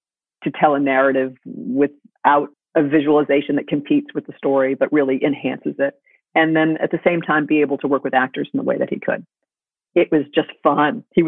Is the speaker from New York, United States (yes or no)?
yes; New York City, New York, United States; I'm the daughter of a playwright, and I grew up in the theater, and I grew up in New York City, and I adore everything about it.